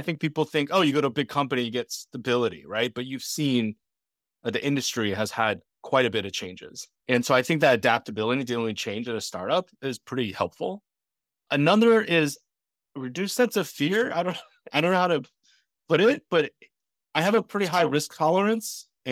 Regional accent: Michigan, United States; I grew up in Midwest, mainly in Michigan.

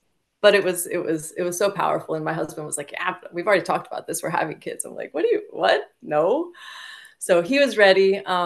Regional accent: United States; now in Denmark; I am from the States, but I live in Denmark.

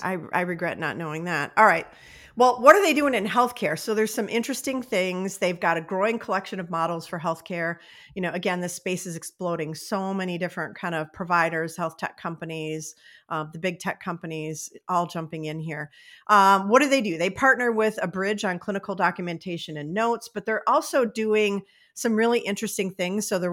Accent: Missouri, United States; I'm from Missouri. Show me.

